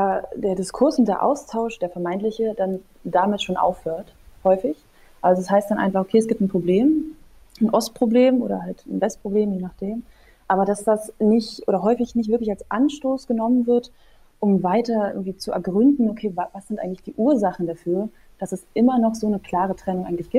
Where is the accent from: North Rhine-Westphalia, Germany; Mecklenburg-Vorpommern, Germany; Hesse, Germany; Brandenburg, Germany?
Brandenburg, Germany; born there; Wenn ich jetzt sage, ich wurde in Brandenburg geboren oder komme aus Ostdeutschland oder was auch immer, aus dem Osten Deutschlands